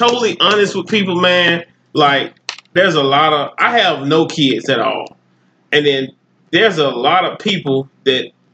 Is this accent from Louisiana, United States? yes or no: no; Valley, Alabama, United States; now in Huntsville, United States; I'm not from Huntsville, Alabama. I'm from Valley, Alabama.